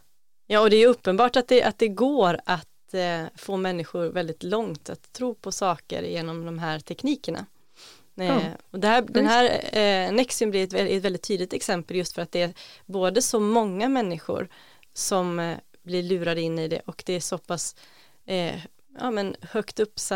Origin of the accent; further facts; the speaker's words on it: Gothenburg, Västra Götaland County, Sweden; jag kom ändå från Göteborg, från storstan, och kom ut på landet